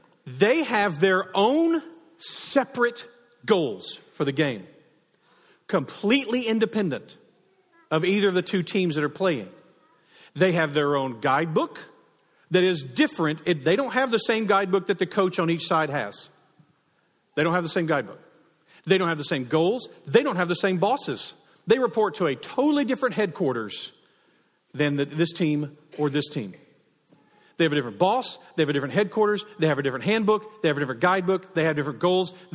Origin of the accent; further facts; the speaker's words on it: United States; I said, as a patriot, as an American, I grieve at the drift of our country right now.